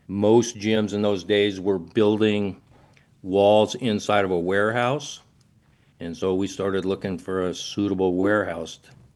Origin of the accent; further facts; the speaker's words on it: Colorado, United States; I grew up in Colorado. I started climbing when I was in high school, 17 years old, in El Dorado Canyon.